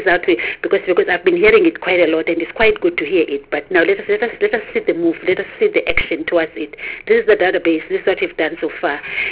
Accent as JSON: {"language": "English", "region": "KwaZulu-Natal", "country": "South Africa", "said": "it's not because I'm coming from KwaZulu-Natal"}